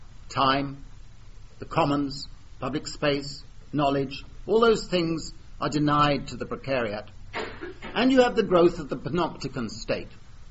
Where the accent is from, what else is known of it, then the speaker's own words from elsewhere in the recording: United Kingdom; So I, as a British taxpayer, am subsidized so that the Chinese could come in and work on building the Polish roads.